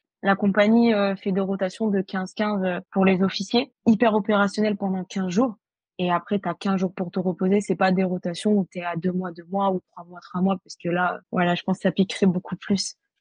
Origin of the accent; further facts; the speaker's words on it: Morocco; Moi, du coup, je suis née au Maroc et j'ai grandi au Maroc. Donc, j'ai passé mon bac là-bas.